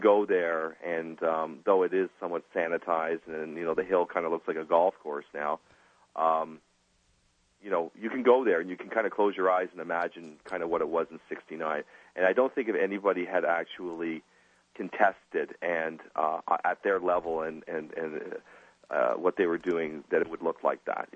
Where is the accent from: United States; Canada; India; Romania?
Canada; And I'm a Canadian, so I had to become a quick study on New York and federal preservation law